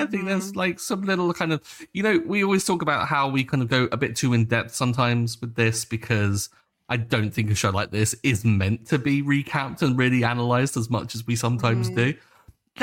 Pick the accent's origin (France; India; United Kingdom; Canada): United Kingdom; Or, because, I mean, being British, I've seen a load. Every school trip was to go see some form of big castle or something with some sort of big portrait.